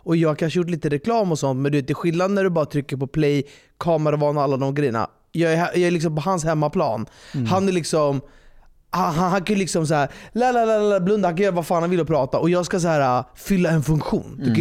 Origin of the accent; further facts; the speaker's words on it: Sweden; jag är ju svensk, även fast jag har ett persiskt skal.